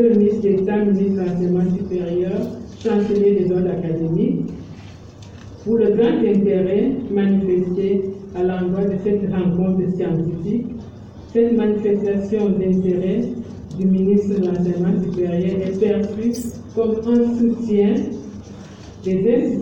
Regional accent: Cameroon; en tant que Camerounaise

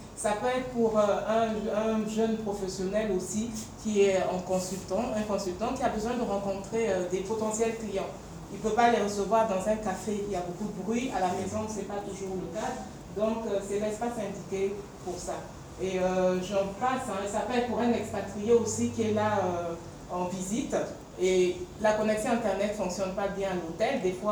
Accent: Mali; Parce que … c'est dans ma langue. Je viens du Mali à l'origine. Maintenant, je suis camerounaise. Mais je viens du Mali à l'origine.

